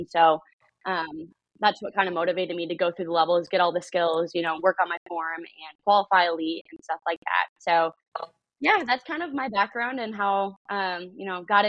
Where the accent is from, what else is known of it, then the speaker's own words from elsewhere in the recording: Little Canada, Minnesota, United States; So I grew up in Little Canada, Minnesota. I have three older brothers and then my mom and dad.